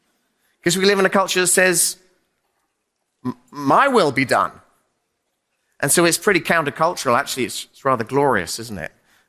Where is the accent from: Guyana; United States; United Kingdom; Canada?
United Kingdom; Teignmouth, South West England; Now, my hometown is a place called Tynmouth in the southwest of England. It's a beautiful place.